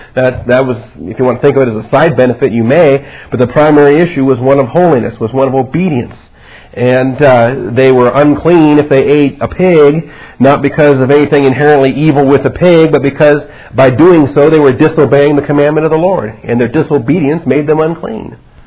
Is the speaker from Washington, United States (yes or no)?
yes; Seattle, Washington, United States; I grew up in Seattle, and you'd think I'd be a big seafood nut